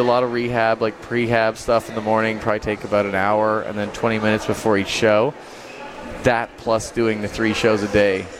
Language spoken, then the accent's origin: English; Canada; I grew up in Canada, so I'm Canadian